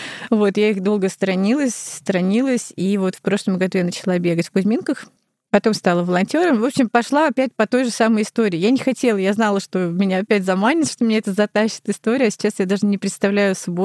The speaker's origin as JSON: {"language": "Russian", "region": "Moscow", "country": "Russia", "tie": "born there", "also_born_or_lived": "Saint Petersburg", "said": "Не, наоборот, я родилась в Москве."}